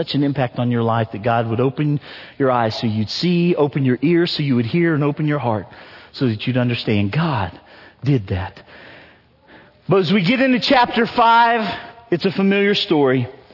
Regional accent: Ohio, United States; I'm from Ohio.

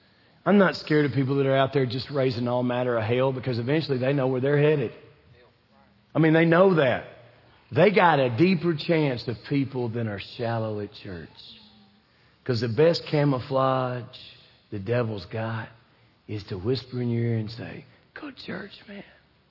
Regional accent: the South, United States; I mean, I'm from the South. In the South, you go to church whether you believe in Jesus or not.

